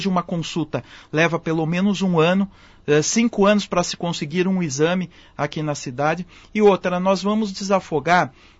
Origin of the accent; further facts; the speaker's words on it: Campinas, São Paulo, Brazil; Eu venho da periferia, né? Eu sou nascido em Campinas, eu venho da região do Ouro Verde